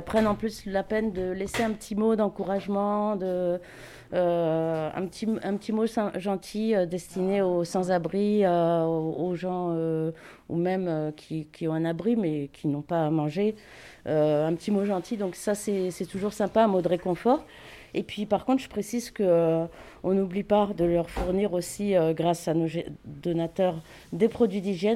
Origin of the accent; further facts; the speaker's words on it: Paris, Île-de-France, France; ça fait 20 ans que j'habite ici. Sinon, je suis native de Paris.